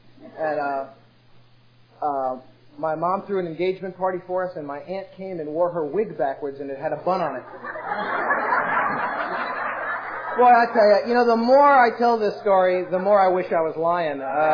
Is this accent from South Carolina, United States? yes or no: no; New York City, New York, United States; born there; I was born in New York, city in the Bronx.